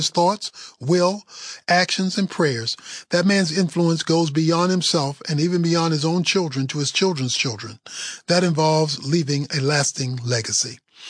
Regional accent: Baltimore, Maryland, United States; Recently, I made a trip back to my hometown of Baltimore and walked around the campuses of my high school and junior high.

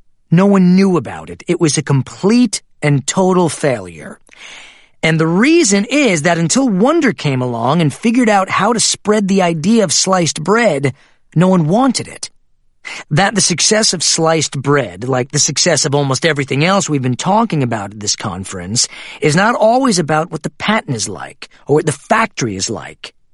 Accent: Motetema, Limpopo, South Africa; I grew up in Limpopo, in a little town called Motetema. Water and electricity supply are as unpredictable as the weather

